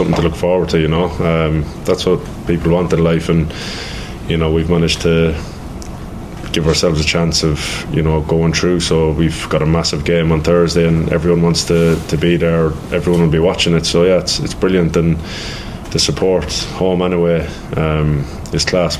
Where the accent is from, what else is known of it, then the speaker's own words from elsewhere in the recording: Ireland; You know, we're all Irish fans ourselves. If we weren't in the squad, we'd probably be trying to get a ticket, trying to go.